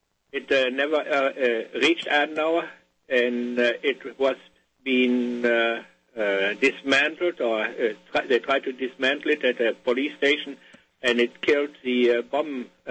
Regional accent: Germany; I grew up over there in Germany, but at the time, you know, I was just a kid, you know.

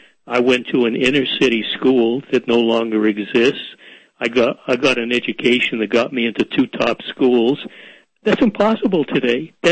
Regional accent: Boston, Massachusetts, United States; I grew up in Boston, by the way. I grew up in Roxbury. My first few years during the Depression, my parents lived with my maternal grandparents in Dorchester. And then for 16 years, we lived in Roxbury.

